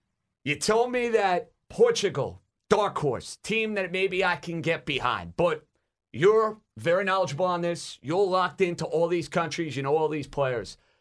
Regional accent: United States; I don't have my home country in the United States.

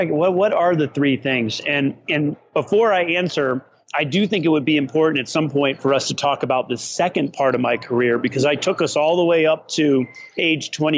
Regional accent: Peoria, Illinois, United States; born there; But I was born in Peoria, Illinois.

